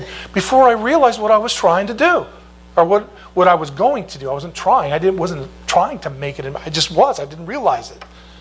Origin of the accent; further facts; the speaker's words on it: United States; You see, I'm an American, inductive Bible study, observation, interpretation, application.